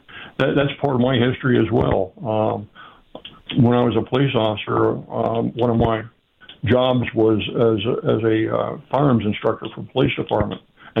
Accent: Delaware, United States; And Joe Biden, who comes from my home state, unfortunately, has never gotten it right.

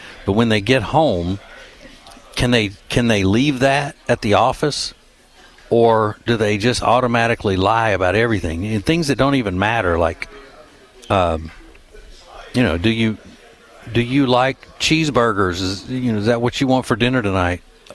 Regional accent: Louisiana, United States; I grew up in Louisiana, so you don't grow up in Louisiana and not come out of there knowing how to cook.

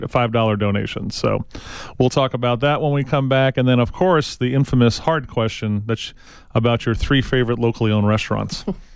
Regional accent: Oro Valley, Arizona, United States; The Valley of Gold, my hometown.

